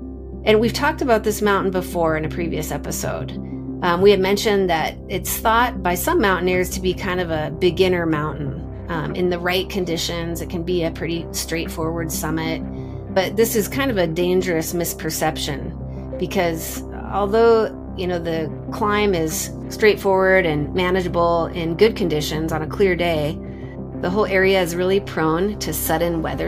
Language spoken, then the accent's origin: English; Pacific Northwest, United States; I grew up in the Pacific Northwest during this time